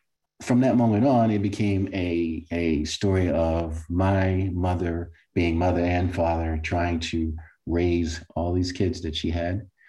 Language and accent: English; Baltimore, Maryland, United States; As Kelly mentioned, I am from Baltimore. I am, you know, one of five siblings.